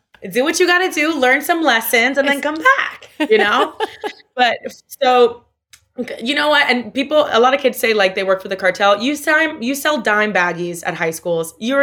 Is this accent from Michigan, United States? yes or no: no; Miami, Florida, United States; So I'm looking. Tell me, when I was growing up in Brickell, you know Brickell, where like Ultra is, like that whole, the American Airlines Arena. It's kind of like our downtown.